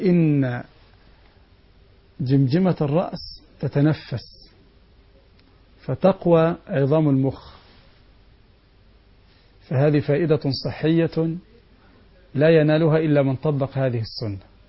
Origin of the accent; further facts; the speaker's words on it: Egypt; وإطعام 10 مساكين مثلا في عندنا في مصر كل مسكين نصف كيلو أرز